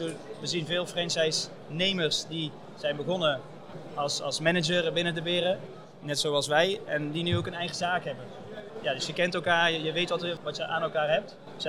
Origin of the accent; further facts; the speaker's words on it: Oosterhout, North Brabant, Netherlands; Dus wij komen wel altijd uit Oosterhout.